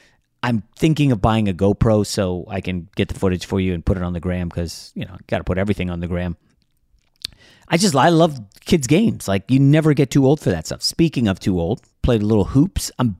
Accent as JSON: {"language": "English", "region": "Virginia", "country": "United States", "tie": "born or raised there", "said": "Actually lives kind of near where I grew up in Virginia right now"}